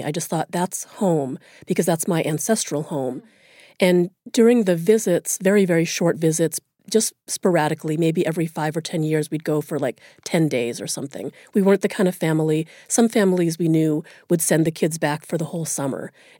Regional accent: United States; I was read as an American, which of course I am

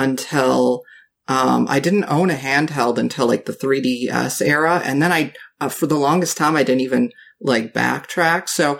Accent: Minnesota, United States; I am the sicko from Minnesota, which incidentally is where … the band is from.

